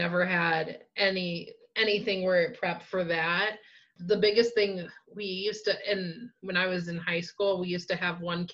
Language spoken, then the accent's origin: English; Nebraska, United States; I'm from Nebraska, and that's the way we do it.